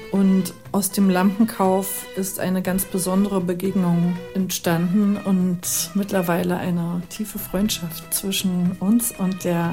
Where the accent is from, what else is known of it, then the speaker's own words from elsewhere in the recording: East Berlin, Berlin, Germany; dass wir sind alle in Ost-Berlin aufgewachsen